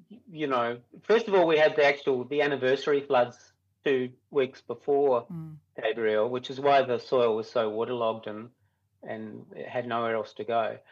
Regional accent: Adelaide, South Australia, Australia; moved away as an adult; now in New Zealand

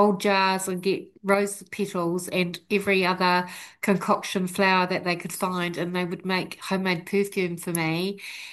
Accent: Tauranga, Bay of Plenty, New Zealand; because I grew up in Tauranga

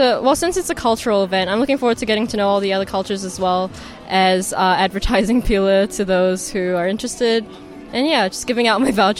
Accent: New Zealand; growing up in New Zealand, I didn't really have access to hijabs.

